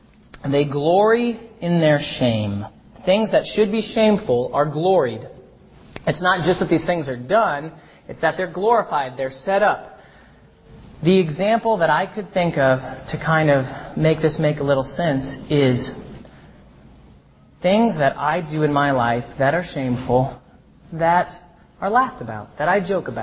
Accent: United States; Growing up in America in this era

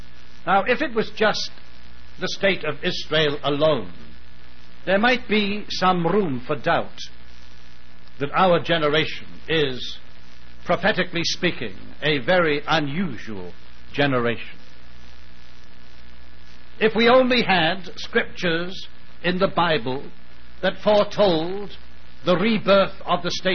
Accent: United Kingdom; born or raised there

